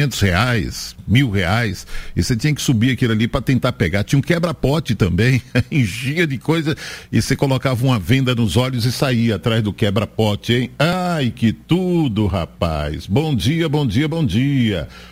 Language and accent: Portuguese; Ponta Grossa, Paraná, Brazil; minha infância, minha rua, minha infância lá em Ponta Grossa.